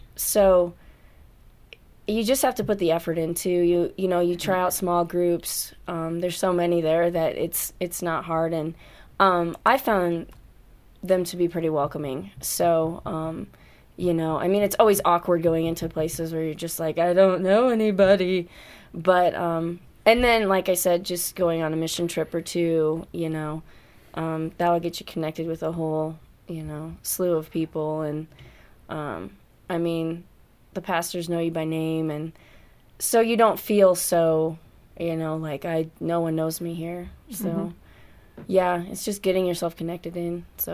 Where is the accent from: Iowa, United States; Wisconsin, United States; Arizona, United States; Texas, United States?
Iowa, United States; Well, I grew up in Iowa, and there's no such thing as a big church there except for maybe in Des Moines.